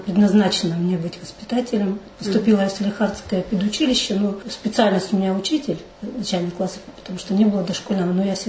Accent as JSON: {"language": "Russian", "town": "Muzhi", "region": "Yamalo-Nenets Autonomous Okrug", "country": "Russia", "tie": "born or raised there", "said": "Я родилась на севере, в Ямало-Ненецком округе, в селе Мужин."}